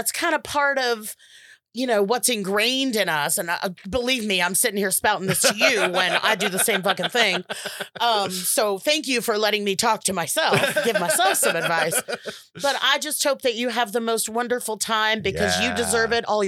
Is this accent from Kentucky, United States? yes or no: no; Savannah, Georgia, United States; accent: Savannah; Now I'm talking in my Savannah accent. I have the worst habit of doing that as an actor thing.